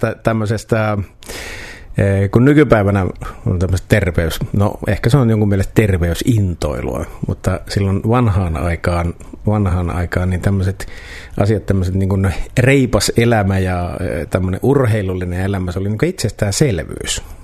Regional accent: Kainuu, Finland; mä tulen Kainuusta

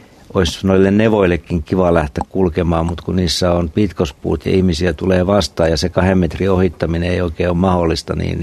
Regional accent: Central Finland, Finland; mä oon keskisuomalainen, joka tykkää mäistä, niin se on vähän vaikeaa täällä Etelä-Pohjanmaalla

